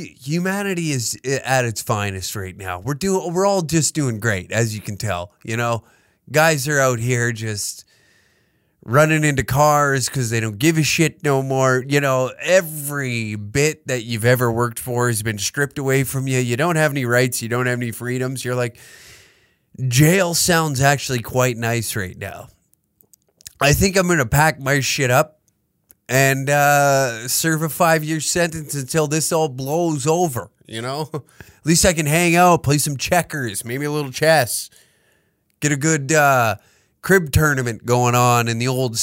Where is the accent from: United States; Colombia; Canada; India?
Canada; It's good being Canadian, eh? Looking at all the Americans having a great time, you know?